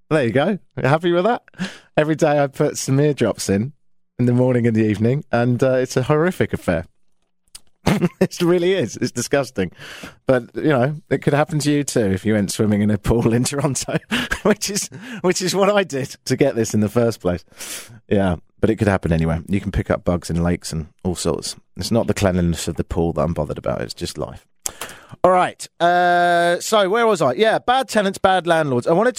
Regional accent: Brighton, South East England, United Kingdom; I'm from Brighton in the south of England, and there's a lot of seagulls.

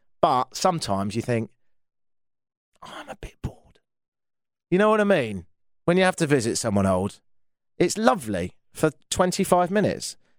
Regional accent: London, United Kingdom; I'm from London, which is a capital.

